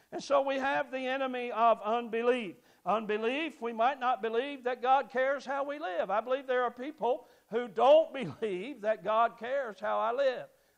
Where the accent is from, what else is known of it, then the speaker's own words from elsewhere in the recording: Spencer Creek, Kentucky, United States; I grew up on Spencer Creek in Montgomery County, Kentucky, near where I live now.